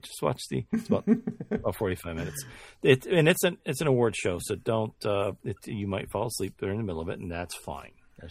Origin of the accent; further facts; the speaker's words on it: Michigan, United States; from Michigan.